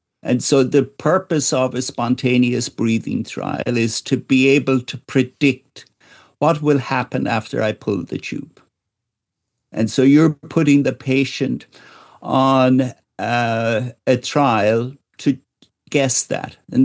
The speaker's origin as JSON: {"language": "English", "country": "Ireland", "said": "I'm an Irishman, so I might say that we will decommission the ventilator"}